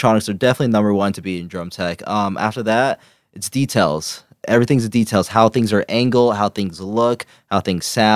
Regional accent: Corona, California, United States; So pretty much I grew up in Corona.

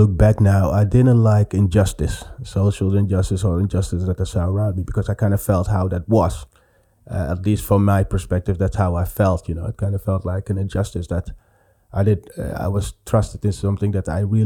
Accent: Suriname; also born or lived in Amsterdam, Netherlands; I'm from Suriname.

